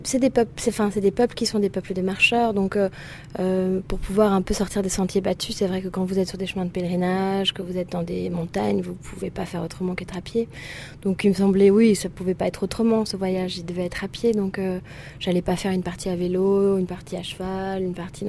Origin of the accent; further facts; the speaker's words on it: Paris, Île-de-France, France; born there; Comme je suis d'origine bretonne, mes parents sont bretons et j'ai un peu du granit. Même si je suis née à Paris, je me sens très bretonne de sang et de souche.